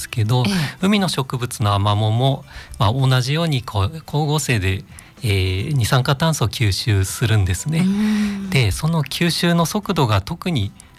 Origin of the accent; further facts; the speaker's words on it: Sapporo, Hokkaido, Japan; ずっと札幌でした。